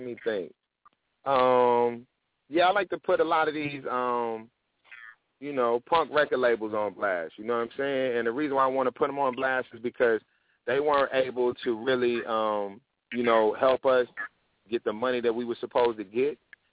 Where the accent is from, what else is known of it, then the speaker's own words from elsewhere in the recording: Tennessee, United States; also born or lived in Detroit / New York / Atlanta; So it's people I grew up with in Tennessee, you know what I mean? It's people I grew up with. I lived in Detroit for a while and New York and Atlanta and out here.